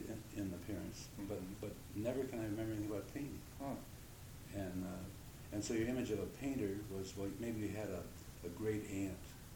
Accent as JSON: {"language": "English", "town": "Chicago", "region": "Illinois", "country": "United States", "tie": "born or raised there", "said": "Well, I was when I was born, my father was an intern in I think Cook County Hospital in Chicago."}